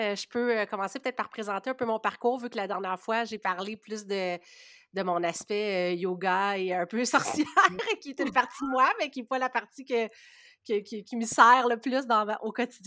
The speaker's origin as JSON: {"language": "French", "region": "Quebec", "country": "Canada", "said": "J'enseigne dans la grande région de Montréal, mais en fait, les Basses-Laurentides, dans le fond, sur la rive nord de Montréal, là d'où je viens et où j'habite."}